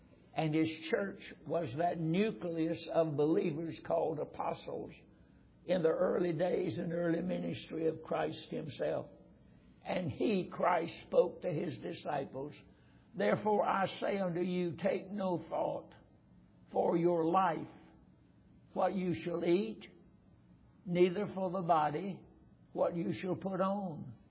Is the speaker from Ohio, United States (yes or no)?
no; Roxboro, North Carolina, United States; I was raised in Roxboro, North Carolina. And we used to sing a song quite frequently in our church.